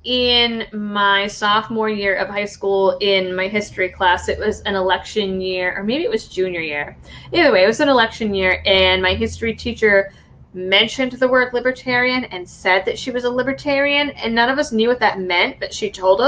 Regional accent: Massachusetts, United States; I guess you would say raised liberal because I'm born and raised in Massachusetts.

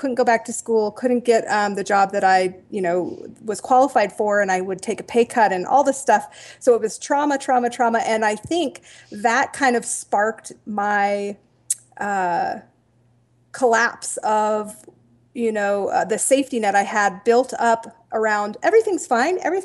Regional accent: England, United Kingdom; also born or lived in Japan; I was born in Japan, and then we went several other places, and I ended up in England where I grew up.

